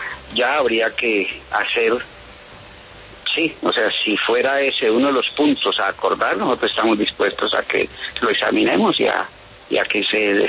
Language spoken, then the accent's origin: Spanish; Colombia